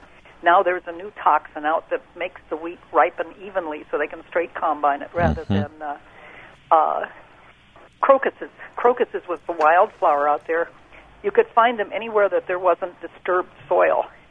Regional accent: North Dakota, United States; I grew up in North Dakota, and I've seen the farming practices change out there.

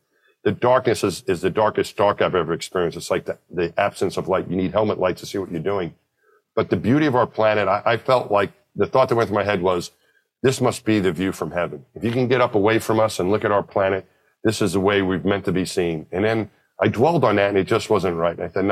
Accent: Franklin Square, New York, United States; You know, I grew up just out of Queens in New York, just outside of New York City. My hometown was my home when I was a little kid. Franklin Square.

